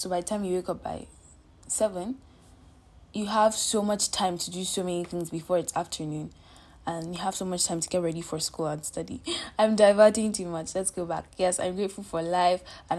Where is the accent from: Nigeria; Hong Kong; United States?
Nigeria; Abuja, Federal Capital Territory; also born or lived in Kano State; But then I'm from Kano State. I did not grow up in Kano. I grew up in Abuja. But then I'm from Kano State.